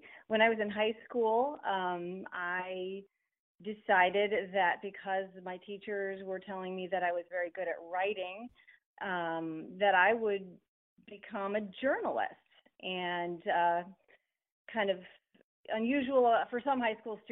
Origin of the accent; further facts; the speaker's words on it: Chicago, Illinois, United States; I was then living in rural Iowa, and I grew up in the Chicago area.